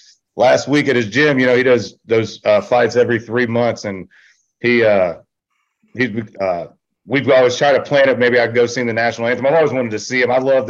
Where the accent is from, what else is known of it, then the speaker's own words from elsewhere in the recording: Florida, United States; I grew up in Florida, so I think he thought our knowledge was the same.